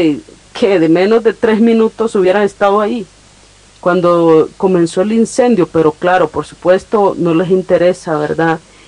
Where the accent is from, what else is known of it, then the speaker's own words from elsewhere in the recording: Honduras; nosotros como pueblo hondureño tenemos que llegar un día